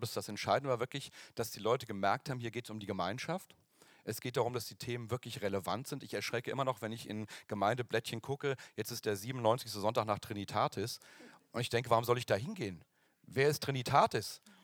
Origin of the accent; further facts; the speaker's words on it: Hesse, Germany; ich komme aus Hessen und in Berlin haben eine völlig andere Liturgie als in Hessen.